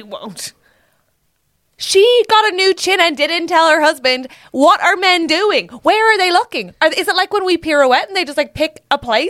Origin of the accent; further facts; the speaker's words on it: Ireland; Because I'm Irish.